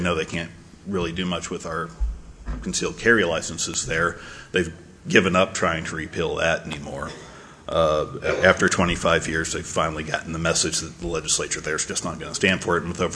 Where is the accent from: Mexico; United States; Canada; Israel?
United States; Houston, Texas; now in Florida, United States; Great to be back here in Houston. I'm originally from Houston, so neat to be back on my old stomping grounds. I went to high school here.